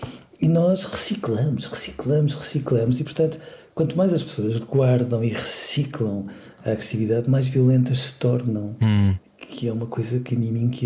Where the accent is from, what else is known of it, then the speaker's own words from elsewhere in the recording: Leiria, Portugal; Veja, eu cresci em Leiria, que é uma cidade que entretanto deu um pulo e que se desempoeirou, mas que era uma cidade muito pequenina mesmo.